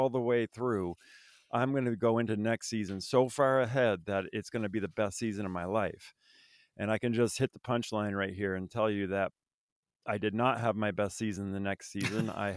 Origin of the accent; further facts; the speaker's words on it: Vermont, United States; I grew up in Vermont. We had a long winter, too long, if I'm being honest, you know.